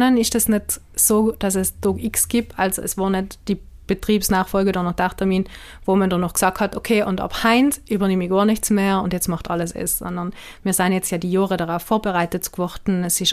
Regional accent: Trentino-Alto Adige, Italy; bei uns in Südtirol kennt jeder, der einen kennt

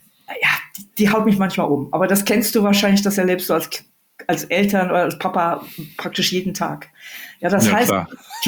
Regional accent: Mönchengladbach, North Rhine-Westphalia, Germany; Ich komme ja aus Mönchengladbach, Reit.

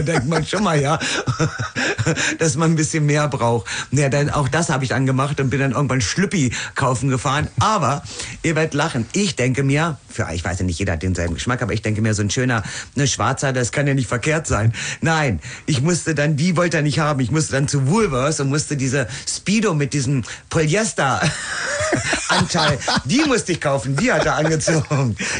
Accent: Germany; Ich als Deutsche

